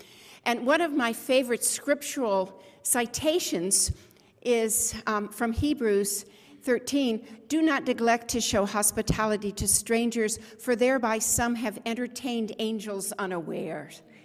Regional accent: Detroit, Michigan, United States; I grew up in Detroit. It's a city of immigrants, Arabs of all kinds, Albanians, Poles, Italians.

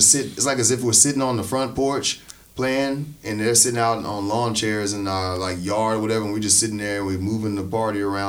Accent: Louisiana, United States; I mean, y'all's humidity can't be so bad. I mean, I'm from Louisiana.

